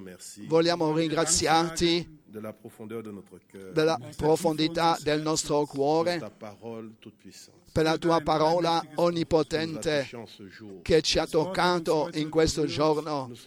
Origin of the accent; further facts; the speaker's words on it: Cameroon; Io provengo dal Camerun con tutti i saluti dei fratelli e sorelle